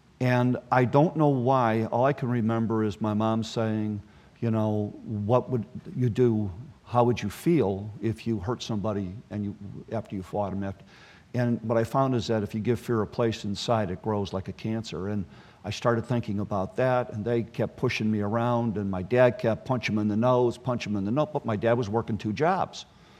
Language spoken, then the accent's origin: English; Chicago, Illinois, United States; I grew up in Roseland, my first, I think, until I was about age 6, 7 years old.